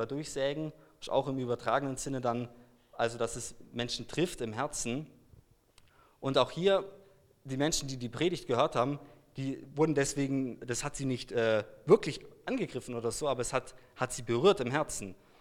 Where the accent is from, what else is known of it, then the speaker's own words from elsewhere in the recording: Germany; accent: German; ich habe einen gewissen deutschen Akzent